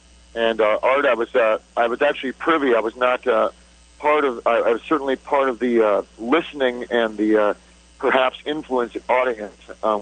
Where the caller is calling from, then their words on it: Cedar Falls, Iowa, United States; I'm calling from Cedar Falls, Iowa.